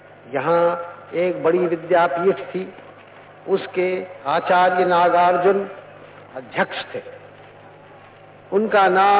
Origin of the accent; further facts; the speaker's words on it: Uttar Pradesh, India; इसलिए नहीं कि मैं उत्तर प्रदेश से आया और आप हैदराबाद या आंध्र से आए